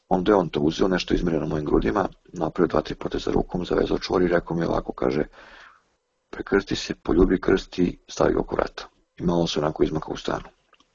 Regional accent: Serbia; ja sam Srbin. Ponosno sam onako odgovorio

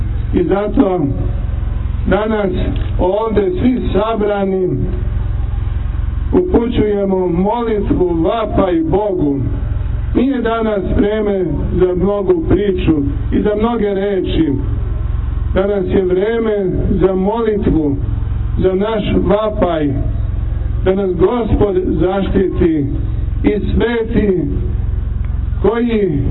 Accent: Kosovo; Mi koji dolazimo sa Kosova i Metohije

